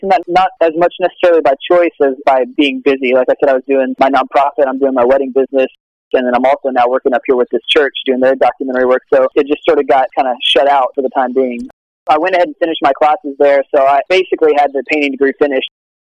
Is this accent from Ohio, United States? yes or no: no; Alabama, United States; now in New York, United States; Yeah, I grew up in Alabama.